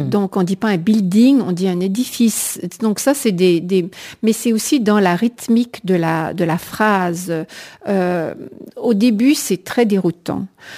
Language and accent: French; Quebec, Canada; accent: joual; moved away; alors que quand moi j'ai quitté le Québec, personne ne se tutoyait. Le langage s'installe également, parce que quand moi j'ai quitté le Québec, le langage n'était pas aussi, l'accent joual n'était pas aussi prononcé que lorsque j'y suis revenue.